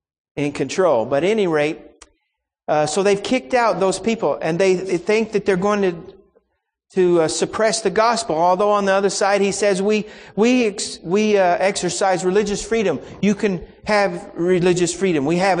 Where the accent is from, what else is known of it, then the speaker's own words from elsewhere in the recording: Oklahoma, United States; And I was raised in Oklahoma, as I mentioned.